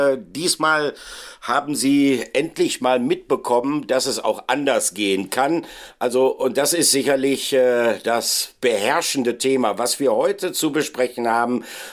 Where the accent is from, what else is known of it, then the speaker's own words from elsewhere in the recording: Bielefeld, North Rhine-Westphalia, Germany; Werther gehört zum Kreis Gütersloh, ist eine Vorstadt von Bielefeld. Also ich bin sozusagen back to the roots gegangen an diesem Osterfest, zurück in meine alte Heimat.